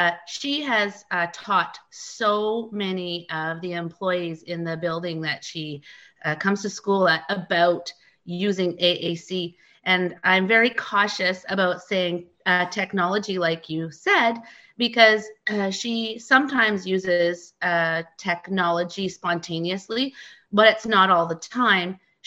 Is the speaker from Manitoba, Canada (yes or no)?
yes; Manitoba, Canada; I was just about to say I'm from Manitoba.